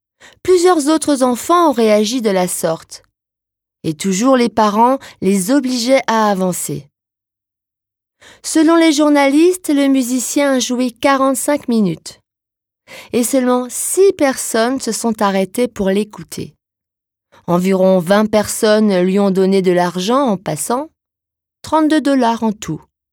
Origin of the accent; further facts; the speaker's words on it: Grand Est, France; Chez nous en Alsace, le plus gros des festivités avait commencé fin janvier